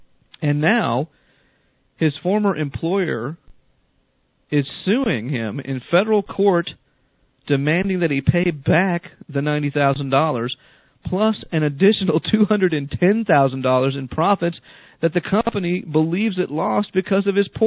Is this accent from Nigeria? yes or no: no; Chatham, Virginia, United States; or that I grew up in Chatham, Virginia